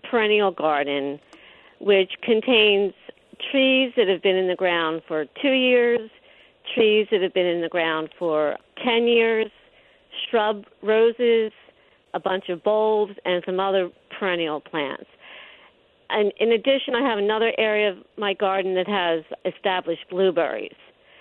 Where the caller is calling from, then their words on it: Philadelphia, Pennsylvania, United States; I'm calling from Fishtown in Philadelphia.